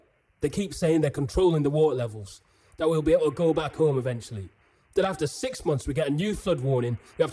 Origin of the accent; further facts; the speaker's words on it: Yorkshire and the Humber, United Kingdom; now in Sheffield, United Kingdom; So I'm from East Yorkshire, but me and my family are currently staying in temporary housing in Sheffield. We've been moved 3 times in the past 2 years